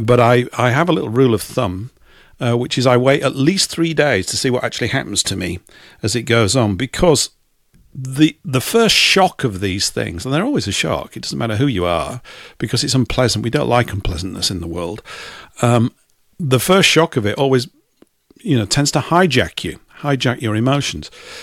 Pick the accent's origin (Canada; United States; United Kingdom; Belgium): United Kingdom; England; Being English, I talk about it too